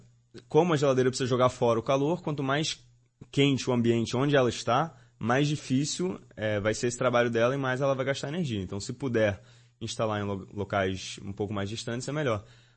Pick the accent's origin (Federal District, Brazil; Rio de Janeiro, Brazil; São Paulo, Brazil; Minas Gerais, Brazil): Rio de Janeiro, Brazil; Sou do Rio.